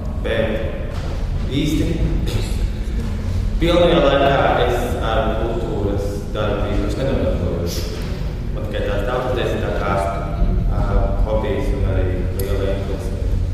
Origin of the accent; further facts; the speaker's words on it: Dublin, Leinster, Ireland; un es esmu no Īrijas, no Dublinas